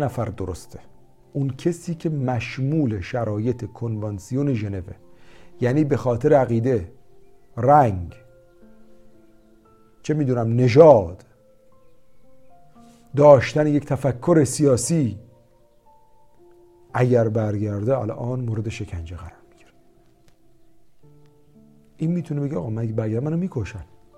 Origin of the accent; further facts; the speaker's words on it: Iran; moved away; ولی ما هم از ایران اومدیم موفق شدیم.